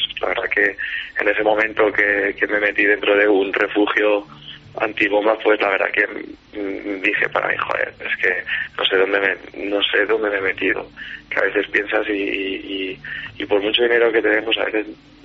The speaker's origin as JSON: {"language": "Spanish", "country": "Spain", "said": "estoy yo solo como español"}